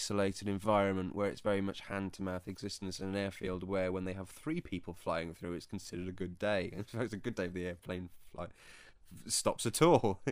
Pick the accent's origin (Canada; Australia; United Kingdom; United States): United Kingdom; Wales; Now, I happen to know a little about Patagonia because I'm Welsh